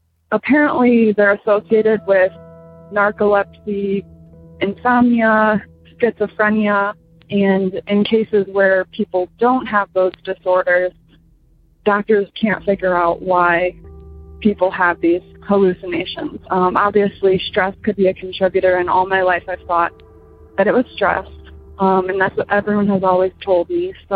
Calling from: Michigan, United States; I'm calling from Michigan.

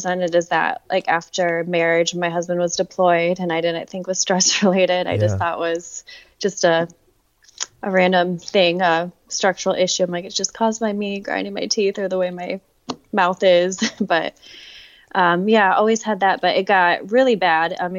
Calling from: Grand Haven, Michigan, United States; I am coming from West Michigan, Grand Haven to be exact.

